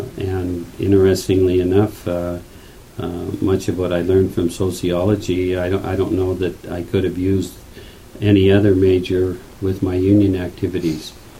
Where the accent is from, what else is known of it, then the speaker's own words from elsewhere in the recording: Butte, Montana, United States; But anyway, I grew up in Butte and virtually grew up on a mine dump.